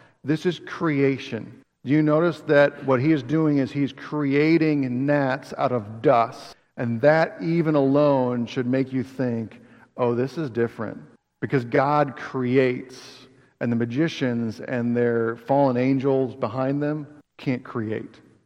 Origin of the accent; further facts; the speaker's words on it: Jamestown, New York, United States; I grew up in Lakewood, Jamestown, New York, and there was a period of time for whatever reason that all the carp were dying in the Chautauqua Lake